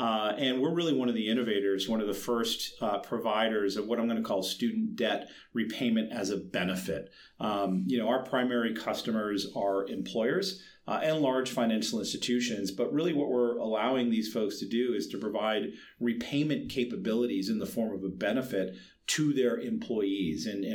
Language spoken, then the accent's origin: English; Boston, Massachusetts, United States; I'm a Bostonian, right?